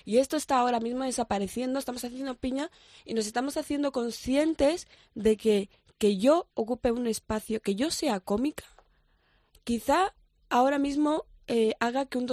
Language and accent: Spanish; Spain; yo soy una mujer española, yo me he criado aquí, mi cultura ha sido aquí, me he educado aquí, mi imaginario es de aquí.